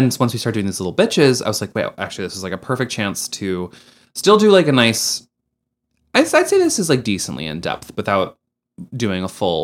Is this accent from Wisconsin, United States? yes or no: no; Wellesley, Massachusetts, United States; So I'm from Wellesley, Massachusetts. Mm-hmm. It's about 20 to 30 minutes west of Boston.